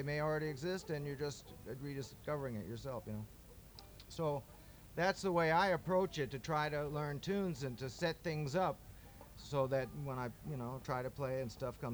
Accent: Massachusetts, United States; born there; Well, Arab is in Alabama, and that's where my mother came from. And but I was born in the Bay State, Massachusetts, and seemed kind of symmetrical to me.

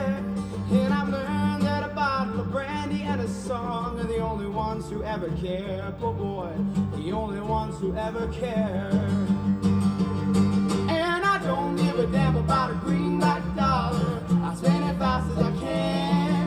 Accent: Prescott, Arizona, United States; we are from Prescott, Arizona, and this next one, got some people here. And this next one is about the historic Elks Theater in our hometown.

